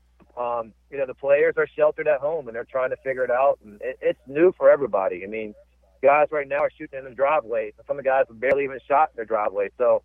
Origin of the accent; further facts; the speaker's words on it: Virginia, United States; But I'm from Virginia, and, you know, I worked at Virginia, worked at Virginia Tech